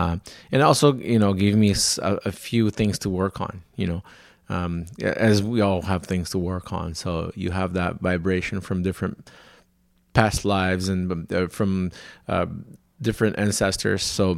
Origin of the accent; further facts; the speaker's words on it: São Paulo, Brazil; I was born in Brazil in a city called São Paulo. So that's a really one of the largest cities in South America, maybe one of the largest cities in the world.